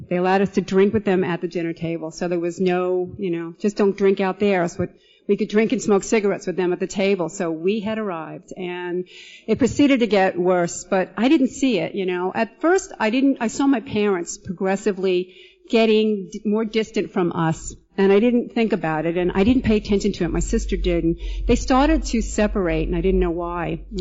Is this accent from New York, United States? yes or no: yes; Point Lookout, New York, United States; I was born and raised in Point Lookout, right next to Long Beach, out on Long Island.